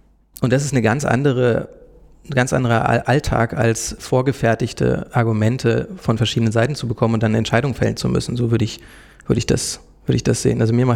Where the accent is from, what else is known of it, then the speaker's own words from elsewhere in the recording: Berlin, Germany; Ich komme aus Berlin, also ich bin in Berlin aufgewachsen und habe an der Humboldt-Uni studiert.